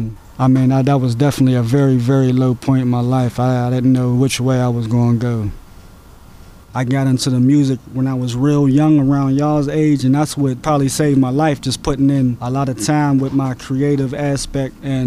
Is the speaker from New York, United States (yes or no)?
no; Pittsburgh, Pennsylvania, United States; I was born on April 12th, 1976. Actually, I was born in Pittsburgh, PA. Grew up in Bellsouver on the south side of Pittsburgh.